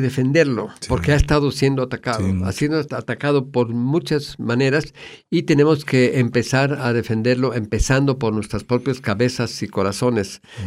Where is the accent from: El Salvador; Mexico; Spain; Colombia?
Mexico; Oaxaca; Hace 25 años regresé a Oaxaca. Es una coincidencia, no fue simplemente por regresar a Oaxaca, regresar a mi tierra, la tierra de mis ancestros.